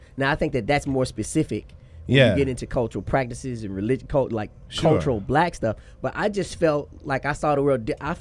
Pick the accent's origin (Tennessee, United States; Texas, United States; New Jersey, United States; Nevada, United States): Tennessee, United States; Memphis; Okay, I told you, I'm from the deep south, if you don't know. I'm from Memphis.